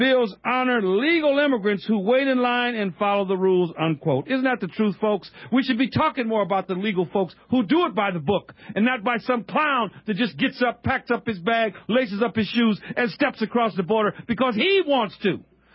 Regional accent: California, United States; I want to brag a little bit about my home state, the state of California.

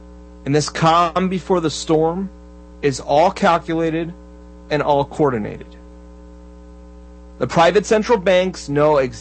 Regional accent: Florida, United States; We spent under $2 a gallon for gas here in my home state of Florida.

